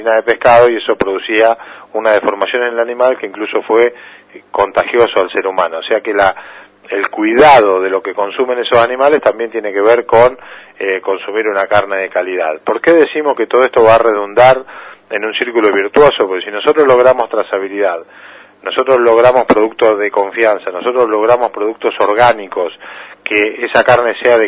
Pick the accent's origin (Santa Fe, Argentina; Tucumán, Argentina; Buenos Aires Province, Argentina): Buenos Aires Province, Argentina; Saladillo; Por ejemplo, yo soy de Saladillo, oriundo de Saladillo, bueno, en mi pueblo hay algunos establecimientos